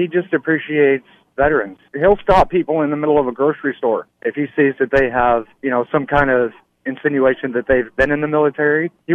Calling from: Ames, Iowa, United States; I'm in Ames right now.

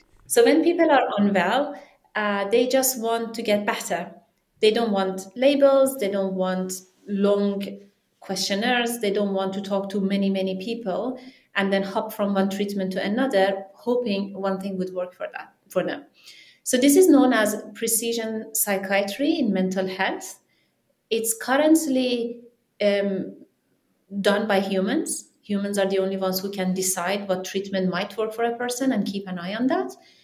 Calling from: London, United Kingdom; From London, Victoria.

